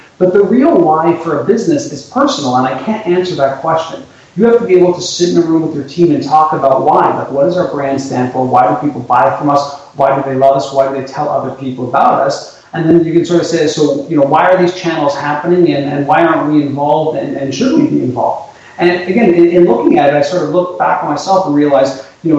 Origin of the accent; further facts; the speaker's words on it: Canada; as a Canadian, by birth, I guess, that people sort of hear me speak and they don't think I'm Canadian at all, but this is where I live and this is where I'm born.